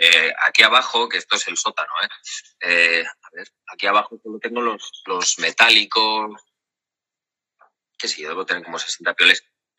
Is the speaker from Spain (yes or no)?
yes; Oviedo, Asturias, Spain; Sí, sí, yo me crié en Oviedo. O sea, mi familia es de esta parte de Llanes, pero yo me crié en Oviedo.